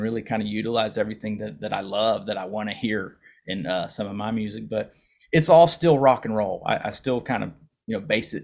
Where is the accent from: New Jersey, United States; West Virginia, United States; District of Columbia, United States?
West Virginia, United States; It might still be up in my old house I grew up in West Virginia.